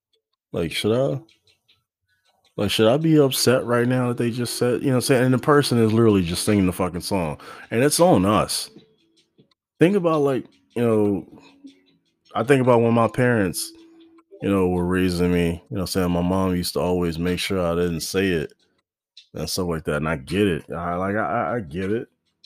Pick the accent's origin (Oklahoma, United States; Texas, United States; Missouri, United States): Texas, United States; Houston; also because, like, he's from my hometown. I'm from Houston